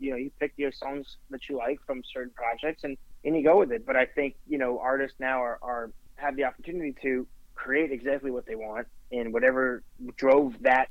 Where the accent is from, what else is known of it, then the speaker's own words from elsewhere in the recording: Canada; now in Nashville, United States; You know, I'm Canadian living in Nashville.